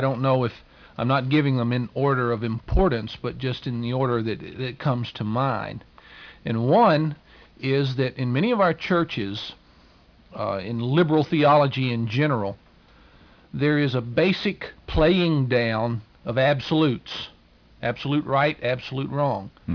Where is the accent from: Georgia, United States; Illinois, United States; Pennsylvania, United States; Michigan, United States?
Georgia, United States; So I know in my native Southeast, I'm originally from Georgia.